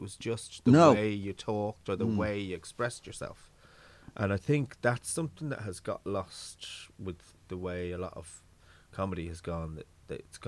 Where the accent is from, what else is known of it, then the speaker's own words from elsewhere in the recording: London, United Kingdom; accent: London; now in Ireland; It was probably because I grew up in England and then I came to Ireland and I probably feel like a fake...